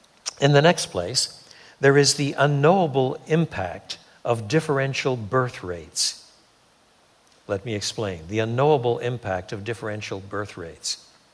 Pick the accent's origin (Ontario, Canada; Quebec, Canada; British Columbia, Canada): Quebec, Canada; I was brought up in French Canada. French Canada was extraordinarily Catholic when I was a boy.